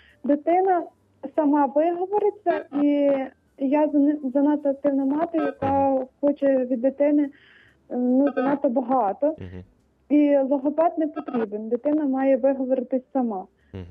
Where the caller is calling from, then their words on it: Kamianets-Podilskyi, Khmelnytskyi Oblast, Ukraine; я з Кам'янця Подільського, я мати синочка, якому 6 років.